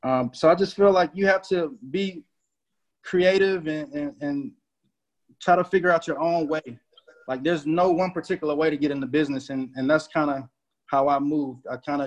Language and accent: English; Atlanta, Georgia, United States; I live in Atlanta. I grew up in Atlanta.